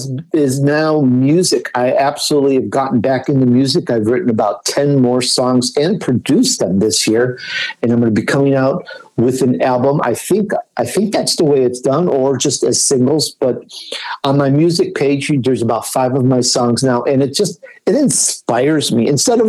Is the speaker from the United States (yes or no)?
yes; Chicago, Illinois, United States; accent: Chicago; first language English; I'm sure my Chicago comes out in my speech. You can tell I'm from the Great Lakes region. I'm basically Italian, but English, because of my age, English became my first language.